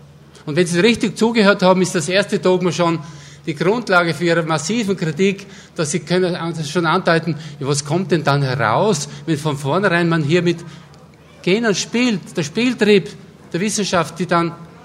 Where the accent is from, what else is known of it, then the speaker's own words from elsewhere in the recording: Austria; Ich habe sogar die Biotechnologie vor 35 Jahren gegründet bei uns in Österreich.